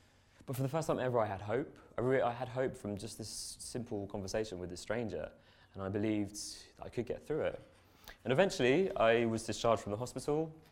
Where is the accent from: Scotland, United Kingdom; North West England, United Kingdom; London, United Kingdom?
London, United Kingdom; I'm from London originally